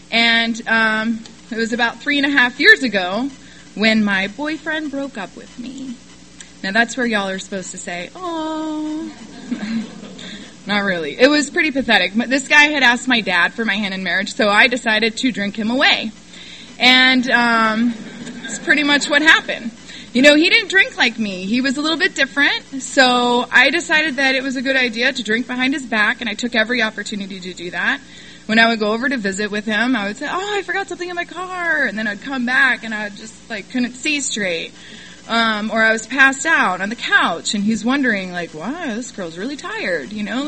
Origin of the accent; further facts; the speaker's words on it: Kentucky, United States; also born or lived in Ohio; So I was born in Ohio and I was raised in Kentucky. So I started drinking like a Kentucky girl quite some time ago